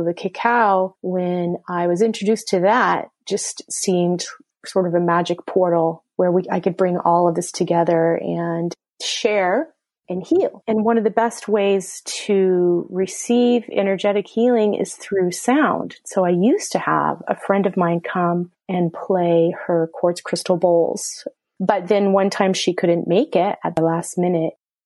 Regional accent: Indiana, United States; I grew up in the Midwest in Indiana

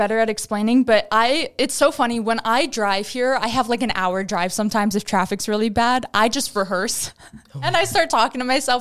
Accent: New York, United States; Basically, I can't say A's properly. Mm-hmm. I think it's because I'm from New York.

